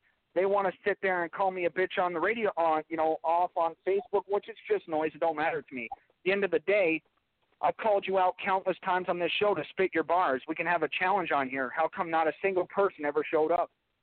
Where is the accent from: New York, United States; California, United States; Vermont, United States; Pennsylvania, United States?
Vermont, United States; a lot of people have questioned why I don't have a lot of artists from my home state on this show. This is part of the reason right here, because I want a positive image to go along with Vermont hip-hop.